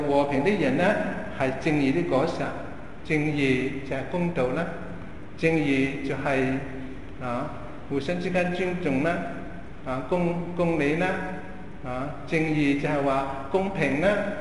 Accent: China; 呢個唔係我哋中國人應該有嘅思想嚟嘅

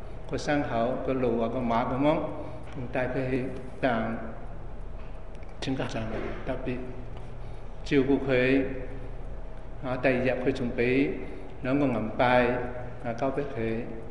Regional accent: China; 我们其实我们中国人所讲

